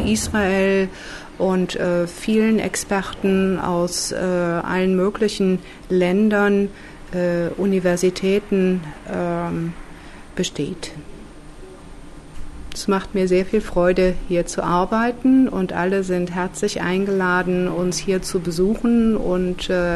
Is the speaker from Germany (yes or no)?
yes; Germany; Ich bin Deutsche … ich arbeite mit Harvest seit dem Tsunami.